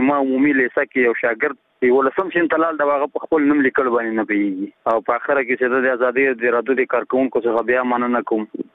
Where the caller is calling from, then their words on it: Nangarhar, Afghanistan; زه د ننګرهار ولایت دی سره کې غلجی دی ولسوالۍ څخه دا پیغام درته سپتم